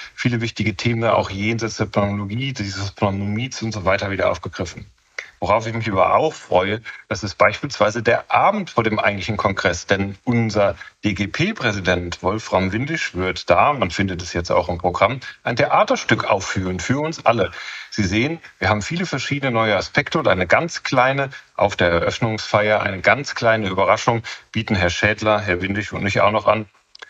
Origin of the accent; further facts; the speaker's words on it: Koblenz, Rhineland-Palatinate, Germany; in meiner Heimatstadt Koblenz